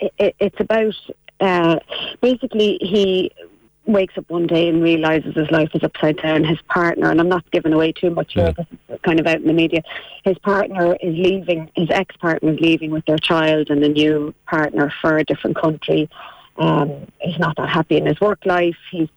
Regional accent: Laytown, County Meath, Ireland; Yeah, well, I'm from Laytown, which is like a stone's throw up the road.

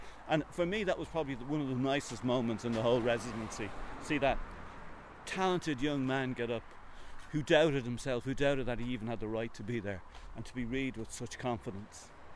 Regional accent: Crumlin, Leinster, Ireland; came from the idea of Crumlin, of coming, growing up in Crumlin

